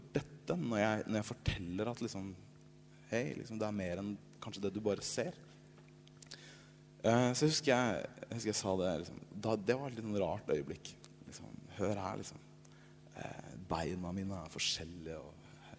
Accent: Kristiansand, Agder, Norway; now in Oslo, Norway; vi vokste opp i Kristiansand

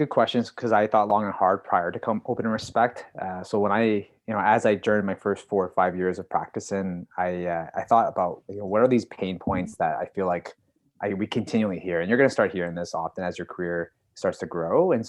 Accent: Calgary, Alberta, Canada; I'm from Calgary, Alberta.

